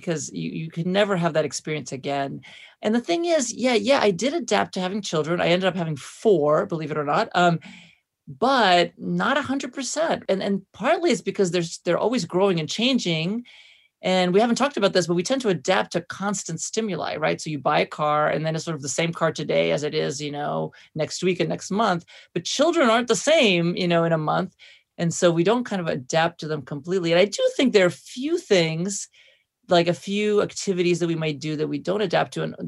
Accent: Russia; I remember actually I grew up in Russia where we had to wash our clothes by hand.

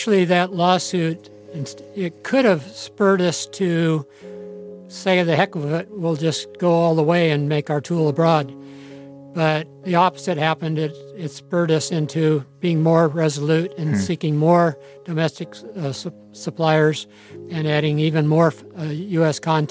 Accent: Portland, Oregon, United States; I was born in Portland. I was raised in Portland.

